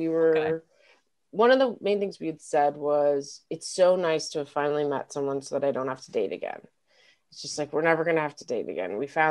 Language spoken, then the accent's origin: English; Denver, Colorado, United States; I like headlined the 420 Mile High Festival and I'm from Denver. So she came to Denver, met my whole family at 3 weeks.